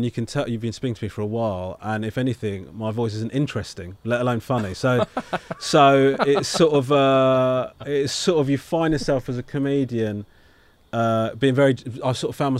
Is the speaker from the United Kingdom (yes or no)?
yes; United Kingdom; And we as British, like, for example, well, as British comedy fans